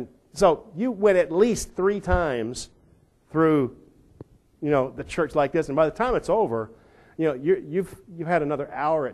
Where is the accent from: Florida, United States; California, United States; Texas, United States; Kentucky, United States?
Texas, United States; because I'm from Texas, went to Pensacola Bible Institute.